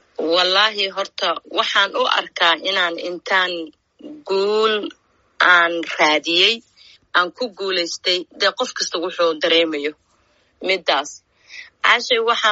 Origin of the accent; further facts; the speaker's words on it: Garowe, Nugal, Somalia; also born or lived in Mogadishu; Waxaan ku dhashay Muqdisho laakiin waxaan ku barbaaray oo ku koray Puntland Garoowe. Waxaan ahaa diasporadii dadkii soo laabtay